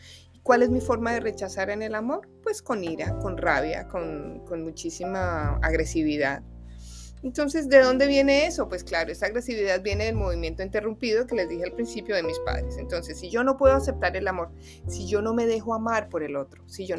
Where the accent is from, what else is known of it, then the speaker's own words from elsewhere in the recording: Colombia; digo Colombia porque yo soy de Colombia